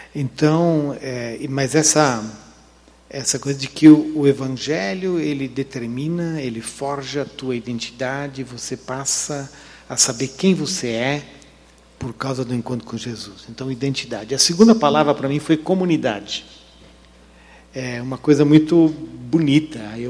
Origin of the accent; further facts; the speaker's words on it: Joinville, Santa Catarina, Brazil; born there; eu nasci em Joinville, de uma família, digamos, muito de descendentes alemães, uma família simples. Meu pai era ferramenteiro, soldador, gostava de mecânica